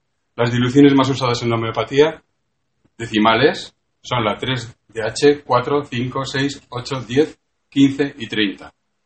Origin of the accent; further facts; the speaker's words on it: Bilbao, Basque Country, Spain; y soy médico, y soy farmacéutico, vengo de Bilbao